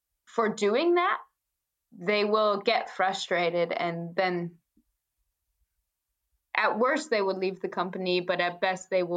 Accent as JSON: {"language": "English", "region": "Ohio", "country": "United States", "lives_now": "Denmark", "said": "I'm from Ohio, and there's maybe some cultural bounds I may have broken coming into such a Danish workplace."}